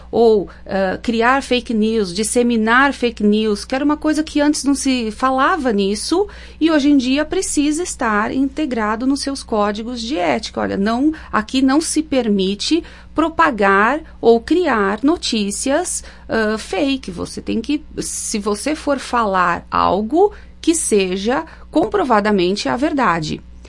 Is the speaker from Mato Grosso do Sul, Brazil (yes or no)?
no; São Paulo, Brazil; also born or lived in London / Rio de Janeiro; Eu sou paulista, morei lá toda a minha vida, a não ser uma parte que eu morei 2 anos em Londres, mas toda a minha vida em São Paulo, os últimos 7 anos que eu fiquei no Rio de Janeiro